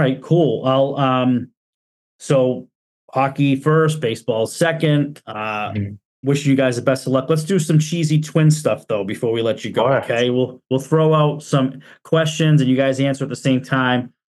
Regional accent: Gloucester, Massachusetts, United States; I'm telling you right now, I'm from Gloucester.

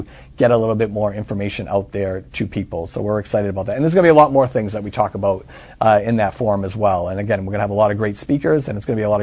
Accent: Newburyport, Massachusetts, United States; And just to be able to age in place here in Newburyport as well. Because believe me, I love my hometown just as much as everybody else.

